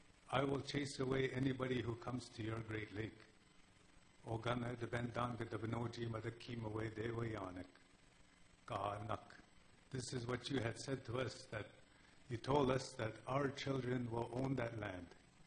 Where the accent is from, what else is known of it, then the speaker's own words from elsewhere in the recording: Manitoulin Island, Ontario, Canada; Myself, I'm from Manitoulin Island, and the reserve I'm from is called Mchiging. And my clan is the Rough Gross, Bine, we say. So I tried to learn to speak our language.